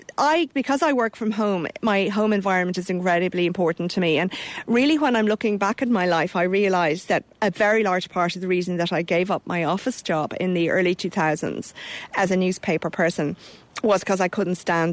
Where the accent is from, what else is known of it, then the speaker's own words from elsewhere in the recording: Booterstown, Leinster, Ireland; I never got them at home when I was growing up in Booterstown.